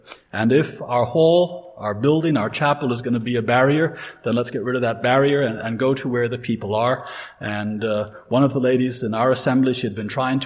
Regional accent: United States; I know that when I go to people, they know I'm an American. People in America don't think I sound so American, but people in Ireland think I sound very American.

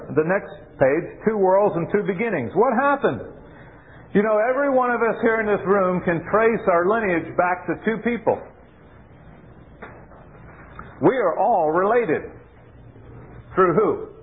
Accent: Rhode Island, United States; She didn't know that I was raised in Rhode Island.

